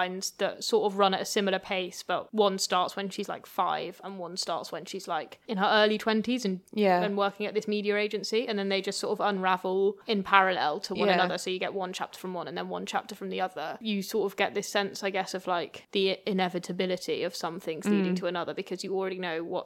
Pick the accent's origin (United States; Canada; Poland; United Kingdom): United Kingdom; I would say Nadine as a Brit